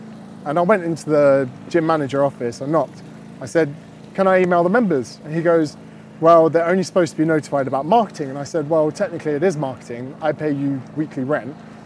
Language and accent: English; Windsor, South East England, United Kingdom; And I was like, Dad, we're from Windsor, why are you making me sign on the dole?